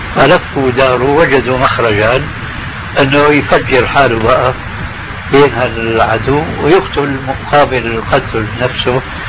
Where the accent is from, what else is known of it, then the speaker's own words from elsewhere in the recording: Syria; كما يقولون عندنا في سوريا بيسند الحيطان.